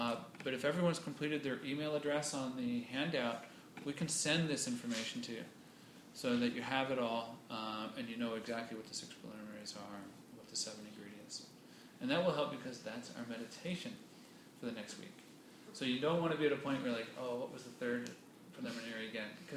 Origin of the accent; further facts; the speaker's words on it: United States; You know, I grew up in America. We don't have too much of that.